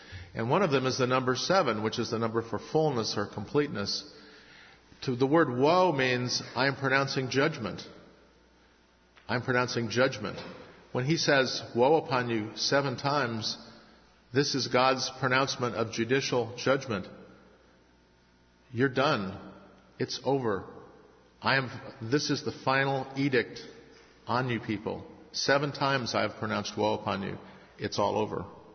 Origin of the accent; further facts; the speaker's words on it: Midwest, United States; now in Atlanta, United States; And I grew up in the Midwest, and actually Atlanta has more tornadoes in the spring than any other part of the country, and have had one go over my house.